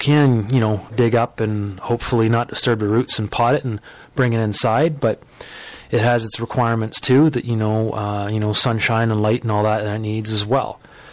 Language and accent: English; Guelph, Ontario, Canada; I'm being from the Guelph, Cambridge area.